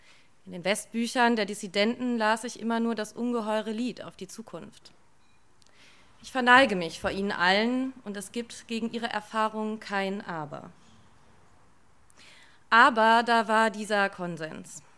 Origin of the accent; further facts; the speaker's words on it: West Berlin, Berlin, Germany; ich komme aus West-Berlin. Ich bin seit 1. September 1989 DDR-Bürger.